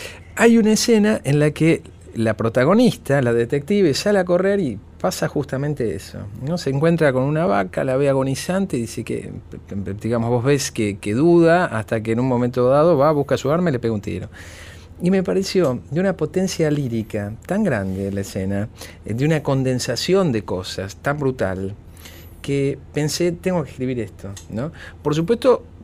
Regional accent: Buenos Aires, Argentina; Pero Villa del Parque es mi barrio de origen, yo soy de Villa del Parque.

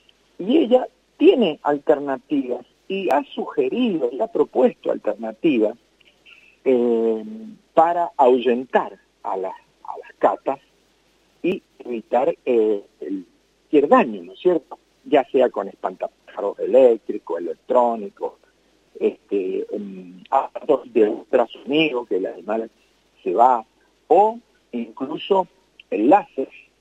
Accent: Mendoza, Argentina; somos mendocinos y sabemos muy bien lo que pasa aquí en Mendoza

